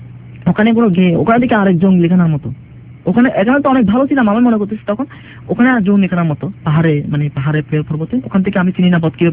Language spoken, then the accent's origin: Bangla; Chittagong, Chittagong Division, Bangladesh; আমি চট্টগ্রামের লোক